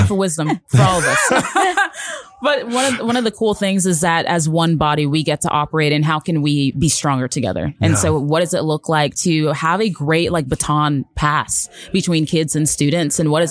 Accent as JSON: {"language": "English", "region": "Georgia", "country": "United States", "tie": "born or raised there", "also_born_or_lived": "New York", "said": "So I'm Nigerian. And so part of my story is that my mom came to the States when she was pregnant with me and we landed in New York, but then landed in Georgia."}